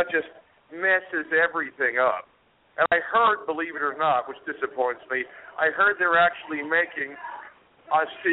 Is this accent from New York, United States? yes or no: yes; New York, United States; being a New Yorker as I am.